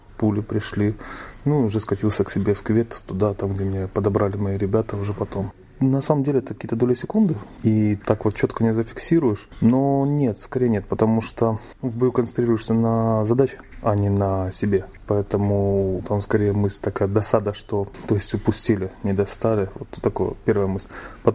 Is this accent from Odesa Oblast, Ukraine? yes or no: no; Kharkiv, Kharkiv Oblast, Ukraine; по сути, я вырос уже в Украине. То есть я в 90-м году пошел в школу. Все мое вот время, которое я помню, оно прошло в Украине. Я ментально себя связываю, то есть как-то себя ассоциировать с городом, который был в Украине, Харьков